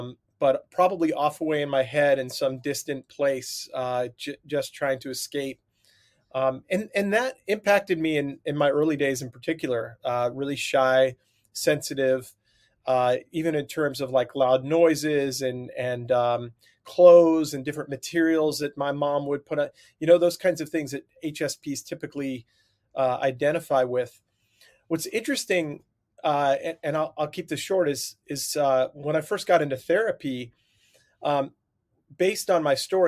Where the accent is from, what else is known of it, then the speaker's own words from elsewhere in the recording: Long Island, New York, United States; accent: New York; growing up on Long Island. It was tough. My friends were demonstrative and loud. And, you know, I used to have the thick New York accent back in the day.